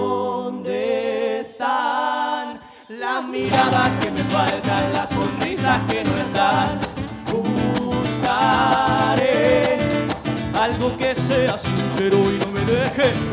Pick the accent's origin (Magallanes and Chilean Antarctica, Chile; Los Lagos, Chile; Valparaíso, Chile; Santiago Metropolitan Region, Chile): Valparaíso, Chile; Nosotros en su mayoría somos del Cerro Barón, y nuestro rito cotidiano es subir y bajar el cerro, y eso nos hace auténticos habitantes de Valparaíso.